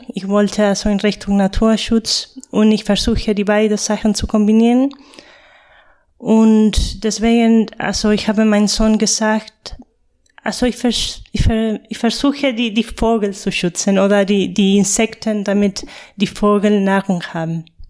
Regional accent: Chile; moved away as an adult; now in Berlin, Germany; ich komme aus Chile. Ich bin Agraringenieurin und ich bin nach Deutschland gekommen, um zu studieren. Und ja, ich bin geblieben von Berlin seit ein paar Jahren.

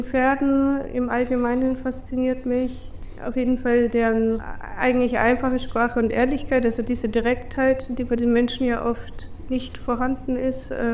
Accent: Erlangen, Bavaria, Germany; Ich komme aus Erlangen. Ich habe mit 5 Jahren ungefähr zum Reiten angefangen.

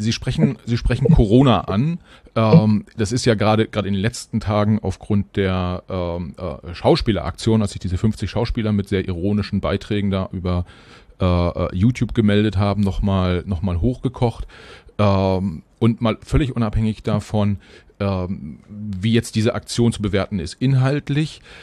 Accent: Germany; Kann das sein, dass es auch ein Mentalitätsthema ist, was wir als Deutsche haben?

